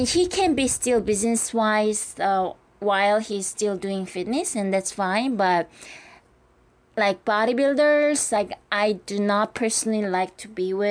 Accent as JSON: {"language": "English", "country": "South Korea", "second_language": "English", "said": "I am from Korea."}